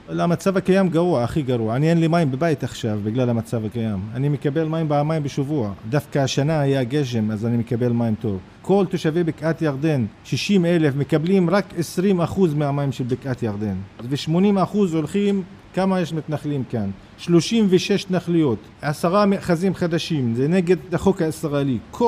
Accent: Palestine; אני בתור פלסטיני, אני לא יכול לחלום פחות יותר.

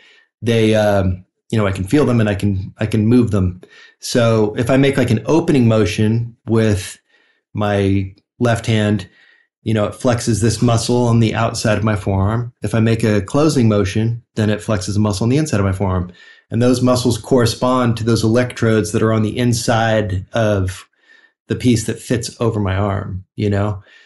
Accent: Orange County, California, United States; I grew up in Orange County, you know.

